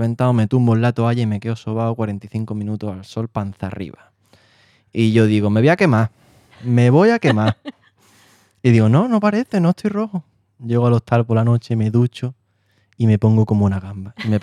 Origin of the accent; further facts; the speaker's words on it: San Pedro Alcántara, Andalusia, Spain; also born or lived in London; now in Madrid, Spain; Sí, soy de Marbella. Te puedo especificar más, que es de San Pedro Alcántara, un pueblo. Y si te especifico más, soy de La Campana.